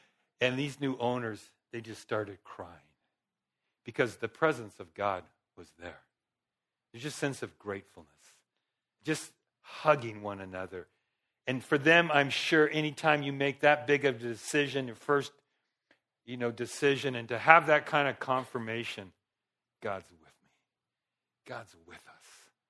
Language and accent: English; California, United States; We grew up in Los Angeles County. My mom's lived in the same house.